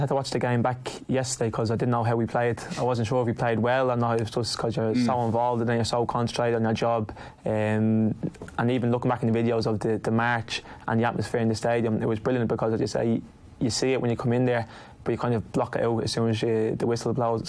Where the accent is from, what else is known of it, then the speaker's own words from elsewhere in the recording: Crumlin, Leinster, Ireland; my father's from Cape Verde Islands, as I think a lot of people have got to know the last few weeks, and my mum is Irish. We grew up in Crumlin. I live in Crumlin all my life.